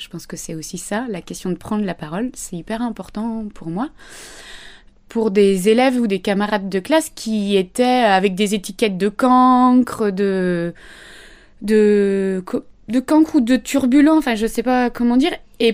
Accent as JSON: {"language": "French", "town": "Bordeaux", "region": "Nouvelle-Aquitaine", "country": "France", "tie": "born or raised there", "said": "C'est pas là où j'ai grandi, de l'autre côté de la banlieue bordelaise"}